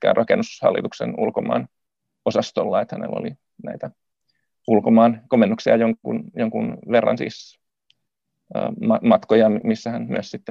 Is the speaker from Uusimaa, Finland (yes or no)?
yes; Helsinki, Uusimaa, Finland; vaikka mä olen syntyperäinen helsinkiläinen, niin mä koen sen englanninkielisen expat-yhteisön myös jollakin tavalla semmoiseksi, mihin mä oon jollain tavalla integroitunut.